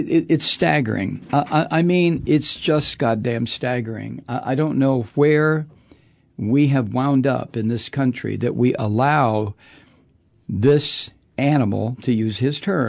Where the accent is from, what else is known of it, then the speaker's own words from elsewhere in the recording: Toledo, Ohio, United States; I'm from Toledo, Ohio. And if I got a blank look, I'd say, well, it's a suburb of Detroit